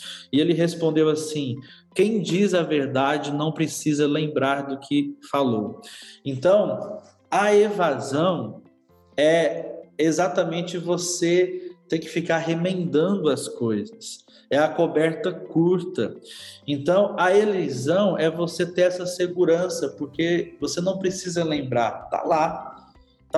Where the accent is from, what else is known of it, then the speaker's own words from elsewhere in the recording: Minas Gerais, Brazil; como diz o mineiro, eu fui criado em Minas, né?